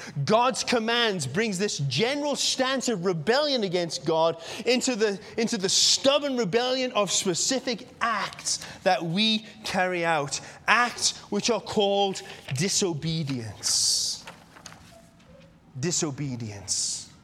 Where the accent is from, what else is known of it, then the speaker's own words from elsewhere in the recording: England, United Kingdom; because I'm from England. You see, when we lived in England, then we lived out in the country in a little cottage